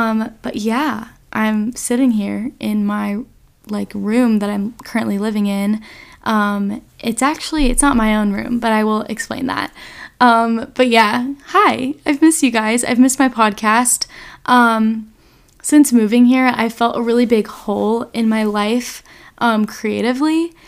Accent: North Carolina, United States; now in California, United States; But I'm from North Carolina, graduated in May from a school in Virginia, and now I am living in California and figuring it out.

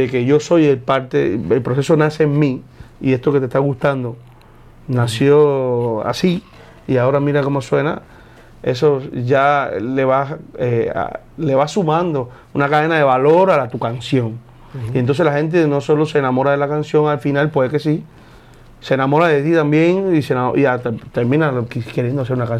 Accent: Cuba; now in Mexico; la parte de la cubanía que hay en mí, no la puedo borrar, yo soy de allí. Que vivo aquí y me siento identificado con México y agradecido sobre todo, pero bueno, soy cubano.

